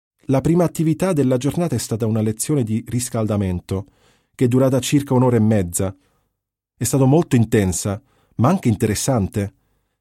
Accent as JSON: {"language": "Italian", "town": "Brindisi", "region": "Apulia", "country": "Italy", "lives_now": "Milan, Italy", "said": "sono di Brindisi e ora vivo a Milano."}